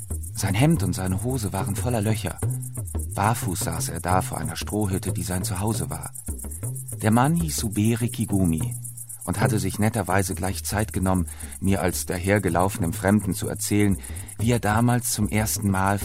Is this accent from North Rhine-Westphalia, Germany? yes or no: yes; Cologne, North Rhine-Westphalia, Germany; in meiner Heimatstadt Köln